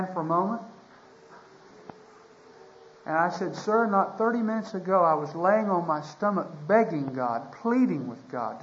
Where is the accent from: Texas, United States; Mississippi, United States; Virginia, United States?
Texas, United States; I said, no, sir. I said, I'm from Texas.